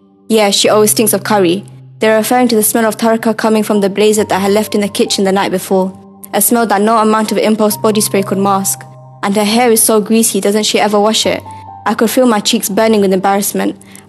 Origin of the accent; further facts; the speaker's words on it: London, United Kingdom; My family and I grew up in East London